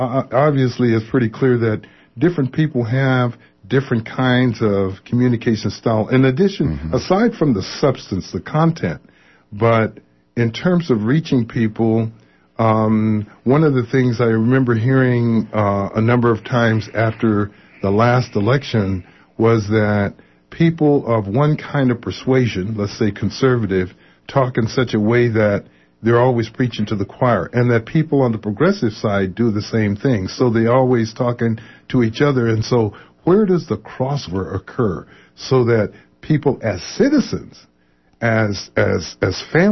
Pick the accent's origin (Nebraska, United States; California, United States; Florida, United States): California, United States; Los Angeles; I know from a number of families in neighborhoods that I grew up in Los Angeles, when I was young